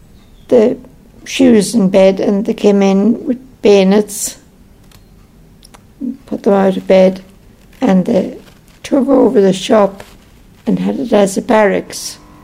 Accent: Ballyconnell, Ulster, Ireland; also born or lived in Dublin; All my life in Ballyconnell.

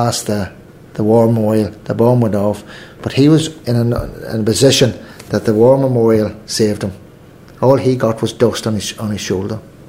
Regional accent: Ireland; I find Irish British, because all is now. They call me. You know, they used to call me the Southern Protestant.

